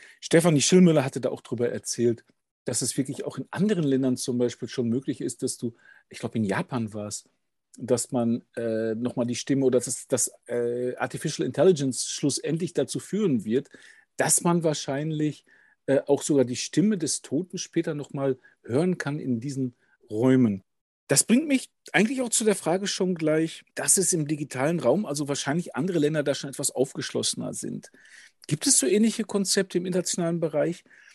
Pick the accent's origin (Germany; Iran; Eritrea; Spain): Germany; North Rhine-Westphalia; Ein Kind des Ruhrgebietes, das ich bin, spricht sowas immer an.